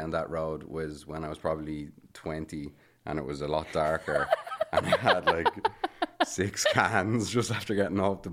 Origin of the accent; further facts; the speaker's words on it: Bray, County Wicklow, Ireland; also born or lived in Dublin; It depends who you're telling. If I'm telling someone that's not from Ireland, where are you from? I say Dublin.